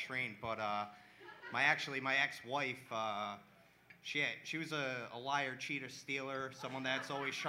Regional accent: Providence, Rhode Island, United States; I am from Providence, you know.

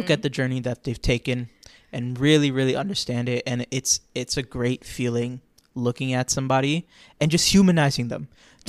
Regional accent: Florida, United States; If it's hot outside, which I'm from Florida, it's always hot outside

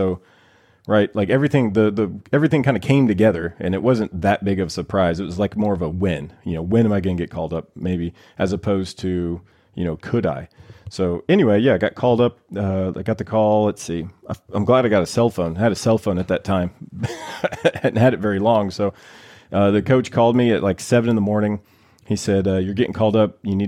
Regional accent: the South, United States; I grew up in the South. We had WGN and TBS.

